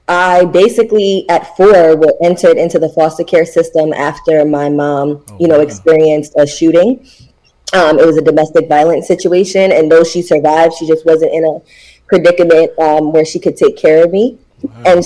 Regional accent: Brooklyn, New York, United States; I am from Brooklyn, born and raised. I grew up in Brooklyn

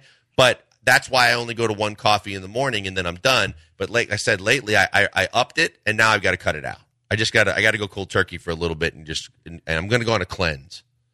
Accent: Milwaukee, Wisconsin, United States; I grew up in Milwaukee, but growing up.

